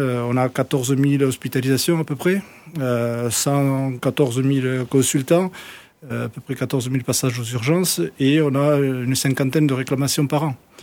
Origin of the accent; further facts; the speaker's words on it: Grenade-sur-Garonne, Occitanie, France; also born or lived in Toulouse; j'ai passé mon enfance et l'adolescence dans un petit village qui s'appelle Grenade-sur-Garonne.